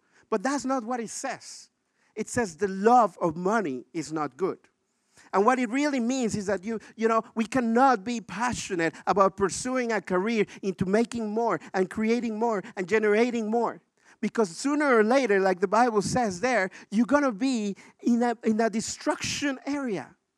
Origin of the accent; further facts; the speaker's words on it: Mexico; you know, I grew up in Mexico, and when I was young, I had the blessing to have a mom. I come from a single mother family.